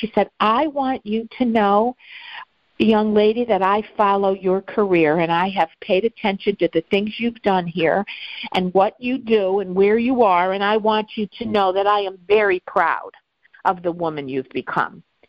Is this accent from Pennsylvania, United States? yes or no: yes; Scranton, Pennsylvania, United States; And I came from West Scranton, straight out of West Scranton, and I love it, and I'm proud of it, and it's where I was raised and had wonderful times and memories.